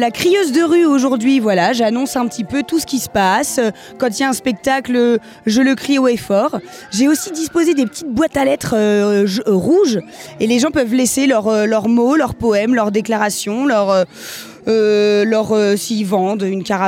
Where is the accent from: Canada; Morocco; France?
France; Provence-Alpes-Côte d'Azur; J'arrive du village d'à côté qui n'est autre que Saint-Julien en Beauchesne. Je suis un peu... Je vous trahis un peu parce que moi je suis des Hautes-Alpes.